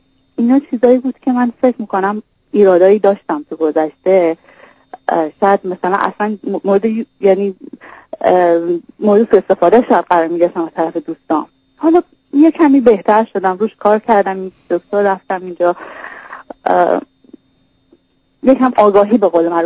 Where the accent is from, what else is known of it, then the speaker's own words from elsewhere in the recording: Iran; moved away as an adult; now in Canada; من ازدواج کردم، از ایران اومدم به کانادا.